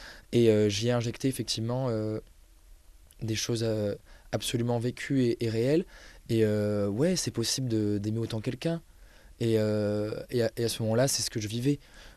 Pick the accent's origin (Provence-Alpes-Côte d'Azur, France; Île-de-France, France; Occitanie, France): Provence-Alpes-Côte d'Azur, France; Marseille; on comprend que j'ai grandi à Marseille